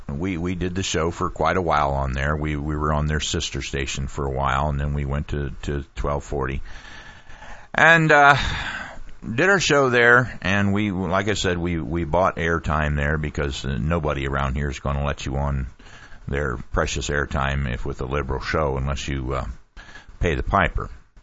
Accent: Ohio, United States; and I was a Cleveland fan because I was from Ohio

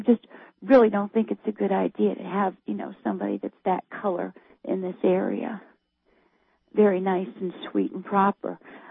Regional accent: Tallahassee, Florida, United States; also born or lived in Alabama; Well, I was brought up in Tallahassee and spent 11 years in Alabama.

